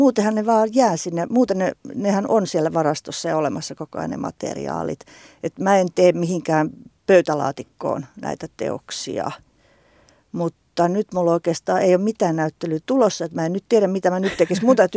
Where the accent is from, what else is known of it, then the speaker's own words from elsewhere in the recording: Lemi, South Karelia, Finland; mä oon itse syntyisin kansakoulusta, kahden opettaja, mun vanhemmat oli opettajia, että Lemiltä kahdesta, yhdessä koulussa asuttiin ja sitten muutettiin toiseen kouluun, hirsirakenteeseen kyläkouluun